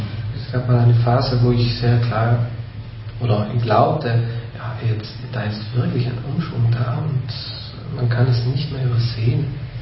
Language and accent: German; Trentino-Alto Adige, Italy; Ja, ich bin von Italien, aber irgendwie, ich spreche Deutsch und fühle mich nicht so wirklich als Italiener, so im klassischen Sinn. Und das ist schon ein Identitätskonflikt irgendwie. Und ich glaube, da muss Südtirol noch irgendwie innerlich dran arbeiten